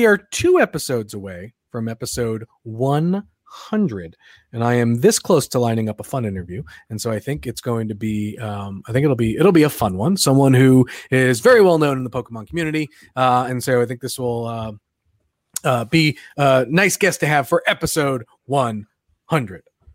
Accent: Long Island, New York, United States; so I grew up on Long Island. And so obviously I had, had a bunch of beach.

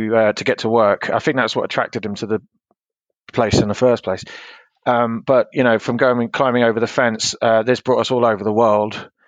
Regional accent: East of England, United Kingdom; born there; I was born in Hertfordshire, just north of London, about half an hour north. My parents are from Stevenage.

